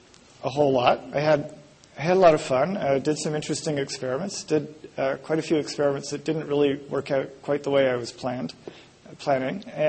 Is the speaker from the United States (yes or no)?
no; Canada; So I grew up mostly in Canada. In fact, we lived in one of the western suburbs.